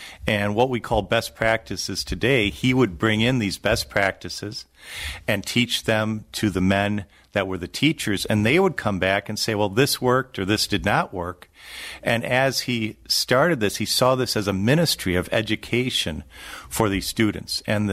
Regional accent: Wisconsin, United States; And I grew up in Wisconsin

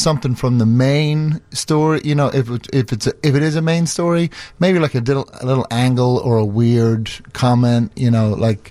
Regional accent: Northern Ireland, United Kingdom; also born or lived in London; now in Chicago, United States; I grew up in the north of Ireland and London, so my accent's kind of all over the place.

